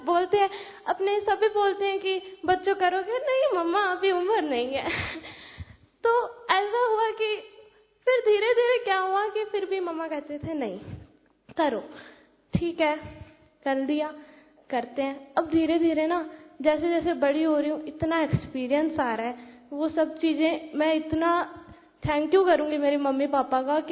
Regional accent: Sri Ganganagar, Rajasthan, India; और मैं श्री गंगानगर से हूँ। अभी वैसे तो मैं 16 इयर्स की हूँ

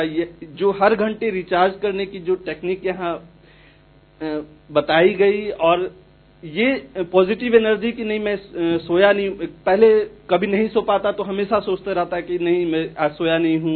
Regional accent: Jamshedpur, Jharkhand, India; मैं जमशेदपुर से हूँ.

